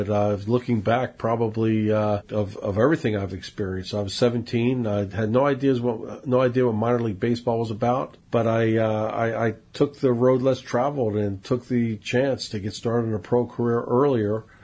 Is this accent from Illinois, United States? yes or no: no; Philadelphia, Pennsylvania, United States; But growing up in Philadelphia, I actually enjoyed football more than baseball, and was a huge Penn State fan and wanted to go play football at Penn State.